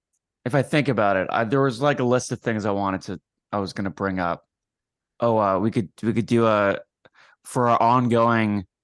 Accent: New York City, New York, United States; As a New Yorker.

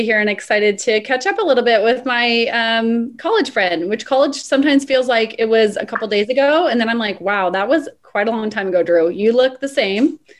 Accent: Medford, Oregon, United States; Yeah, so I'm from Medford, Oregon, which is a really small town, 40 miles north of the California border. And we say Oregon, not Oregon.

